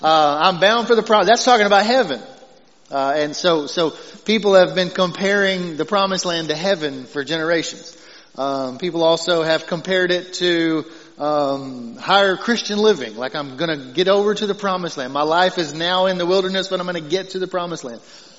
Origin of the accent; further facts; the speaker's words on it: Texas, United States; Trammell's Trace went almost through my hometown. So it's something we talk about back home.